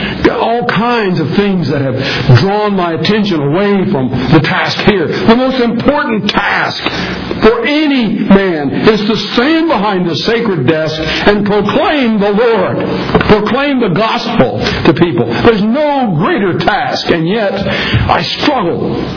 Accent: West Virginia, United States; I pastored a church some years ago in my home state of West Virginia

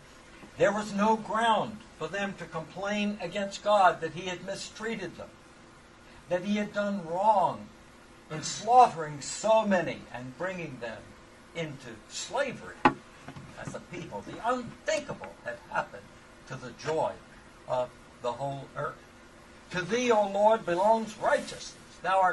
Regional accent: North Carolina, United States; I can remember when just 50 years ago when I grew up here in North Carolina, in our driveway, my father never took the keys out of the car.

